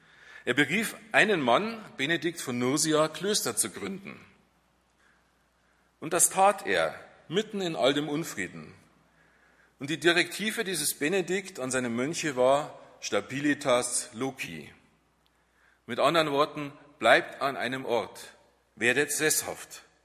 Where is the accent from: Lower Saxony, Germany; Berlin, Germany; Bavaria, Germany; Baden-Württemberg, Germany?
Bavaria, Germany; Landshut; Das ist bei uns in Landshut noch ein bisschen breiter gesiedelt als bei euch.